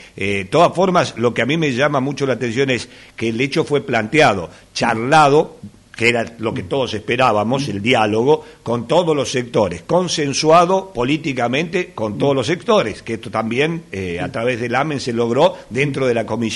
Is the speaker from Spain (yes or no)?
no; Argentina; nos desalienta, pero nos desalienta como argentinos, digamos